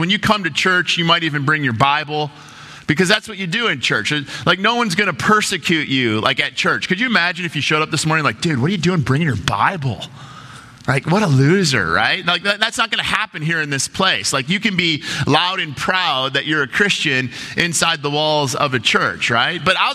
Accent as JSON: {"language": "English", "town": "Detroit", "region": "Michigan", "country": "United States", "tie": "born or raised there", "said": "But the point is I grew up in Detroit, and so I'm a Detroit Red Wing hockey fan."}